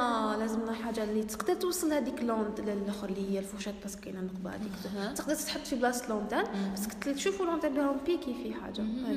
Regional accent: Algeria; احنا نديروها جزائريين

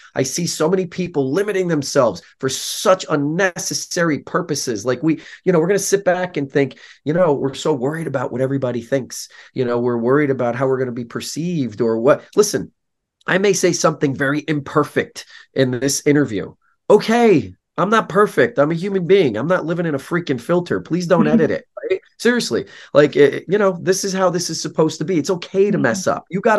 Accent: New Jersey, United States; I grew up in Northern New Jersey and people say, wow, you're always so positive.

